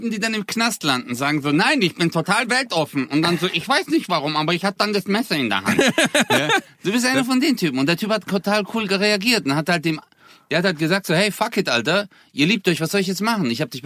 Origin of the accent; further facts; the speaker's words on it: Çarşamba, Samsun, Turkey; Samsun, Çarşamba, das Dorf, wo ich herkomme, ist richtig hart.